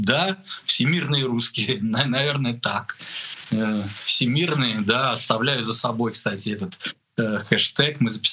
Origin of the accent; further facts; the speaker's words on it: Moscow, Russia; И я, москвич